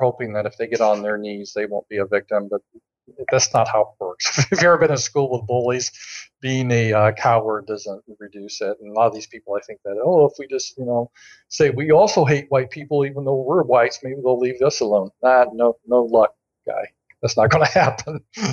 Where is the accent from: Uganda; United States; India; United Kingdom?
United States; And so there's a lot of resentment still there that I found surprising, being an American